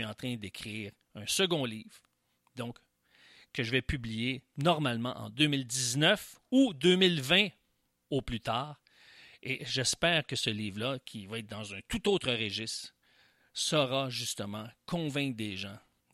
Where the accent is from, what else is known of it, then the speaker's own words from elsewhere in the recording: Quebec, Canada; à ce qu'en tant que Québécois, on puisse prendre notre place